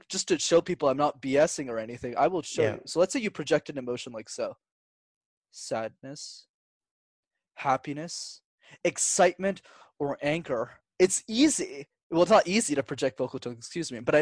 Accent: Canada; They were very nice because we're Canadian.

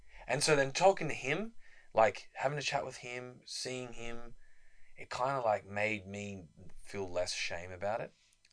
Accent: New South Wales, Australia; I'm from the Yuin Nation … the Darug Nation, you know … So that's where my mobs are from.

